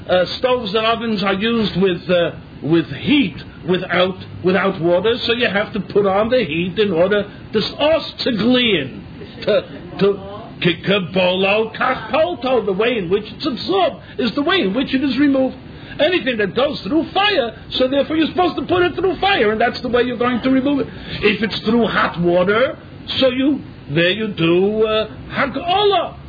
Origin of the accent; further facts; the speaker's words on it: United States; now in Israel; But my accent, he knew that I was an Americaner, so obviously I didn't know that what you buy in Eretz Yisrael was made in Eretz Yisrael.